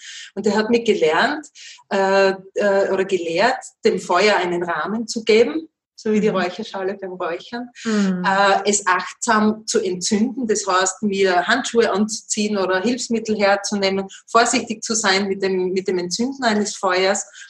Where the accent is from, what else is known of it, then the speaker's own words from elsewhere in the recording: Styria, Austria; von Kindheit an in der Steiermark. Ich bin in der Steiermark geboren.